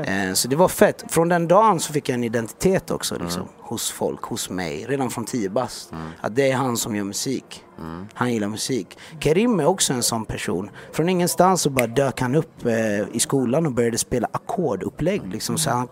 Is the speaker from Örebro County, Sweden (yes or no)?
no; Jönköping, Jönköping County, Sweden; Och han och jag växte upp i Jönköping under samma liksom, förhållanden lite grann.